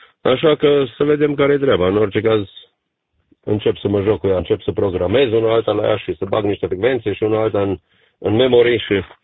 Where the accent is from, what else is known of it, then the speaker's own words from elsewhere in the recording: Giarmata, Timiș County, Romania; moved away; trebuie să trec pe acasă, că doar sunt din Germata, de lângă Timișoara.